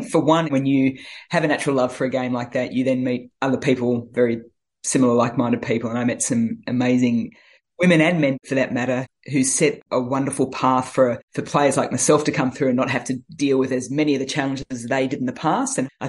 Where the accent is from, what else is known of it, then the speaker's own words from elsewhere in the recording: Melbourne, Victoria, Australia; also born or lived in England; And so I was born in England, but I was only 3 months old when we landed back in Australia. When I came back to Australia, Australia was a very white city, particularly Melbourne, Nam, where I grew up.